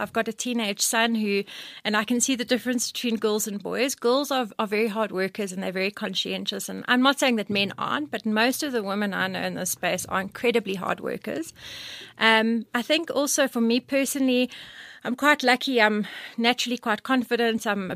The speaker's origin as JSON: {"language": "English", "town": "Johannesburg", "region": "Gauteng", "country": "South Africa", "said": "I'm a Joburg all through and through. And I love Joburg."}